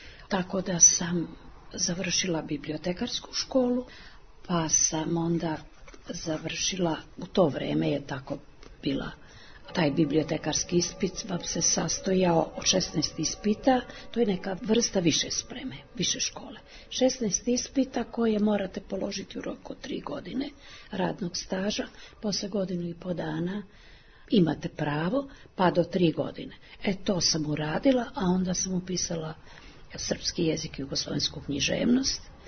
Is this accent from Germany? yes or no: yes; Germany; Serbian is a second language; Vita kao Srbin veći je Prus nego mi Nemci što smo.